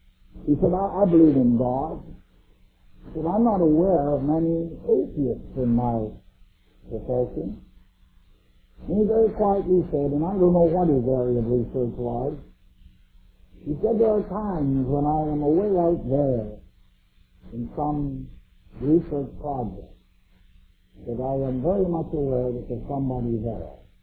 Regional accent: British Columbia, Canada; I come from British Columbia, a land that is famous for its salmon

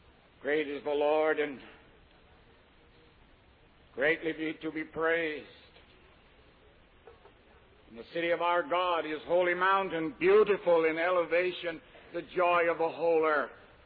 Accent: Canada; I'm a Canadian. For years, I wanted to minister in the land of my fathers, Great Britain, British Isles.

